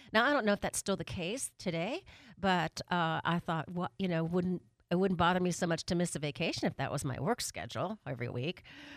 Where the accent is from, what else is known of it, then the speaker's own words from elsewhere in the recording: United States; And then I realized I'm really American